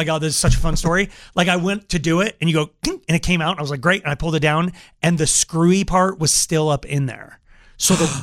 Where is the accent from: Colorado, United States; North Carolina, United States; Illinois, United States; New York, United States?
Colorado, United States; Longmont; Like, I grew up in Longmont.